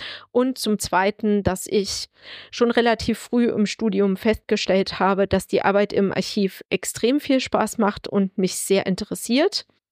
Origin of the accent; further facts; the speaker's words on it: Plauen, Saxony, Germany; Ich bin in Plauen im Vogtland geboren und auch dort aufgewachsen.